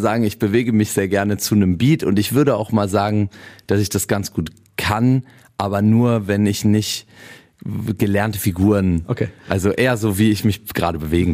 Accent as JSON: {"language": "German", "town": "Cologne", "region": "North Rhine-Westphalia", "country": "Germany", "tie": "born or raised there", "said": "Ich komme ja aus Köln oder aus der Umgebung Euskirchen-Köln. Ich bin aufgewachsen, auch mit kölscher Musik."}